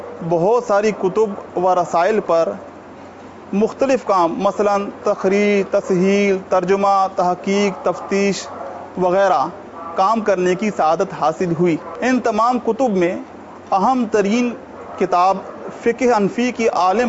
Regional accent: Karachi, Sindh, Pakistan; میرا تعلق باب المدینہ کراچی سے ہے۔

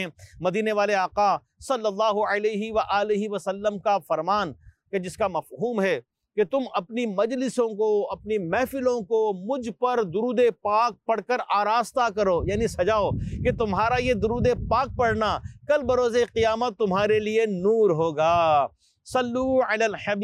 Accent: Hyderabad, Sindh, Pakistan; born there; میری پیدائش حیدرآباد کی میں اسی شہر میں دعوت اسلامی کے ماحول میں آیا

